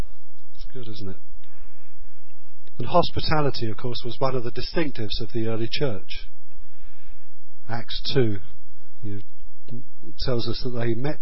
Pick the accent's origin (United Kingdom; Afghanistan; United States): United Kingdom; England; But, you know, we're English and we're not always good at sharing our needs, are we, with each other? Good heavens, man. I'm British.